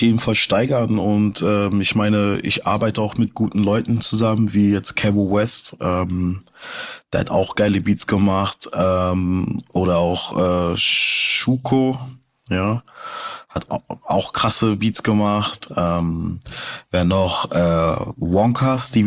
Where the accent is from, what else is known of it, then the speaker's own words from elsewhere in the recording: Karlsruhe, Baden-Württemberg, Germany; So die Heimat Karlsruhe bleibt immer für mich sehr wichtig